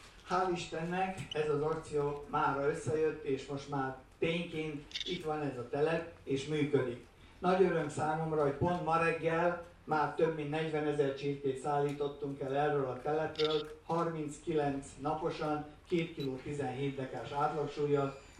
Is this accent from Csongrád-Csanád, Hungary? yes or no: yes; Felgyő, Csongrád-Csanád, Hungary; born there; én itt születtem Felgyőn. Igaz, hogy a anyakönyvi kivonatomban Csanytelek van beírva, mert akkor még Felgyőn nem volt polgármesteri hivatal